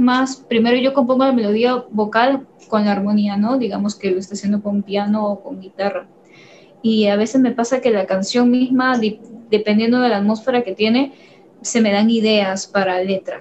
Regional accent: Peru; yo soy, como dijeron aquí, yo soy de Perú.

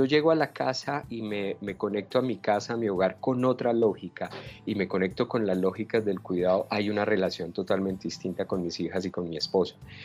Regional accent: Colombia; Una cultura como la colombiana, en donde nos matamos cuando tenemos conflictos

